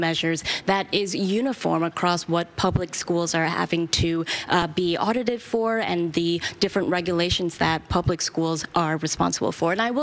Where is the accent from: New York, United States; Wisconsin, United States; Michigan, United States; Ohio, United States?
Wisconsin, United States; Madison; where my son is going to the same public school district that I came through in my hometown of Madison.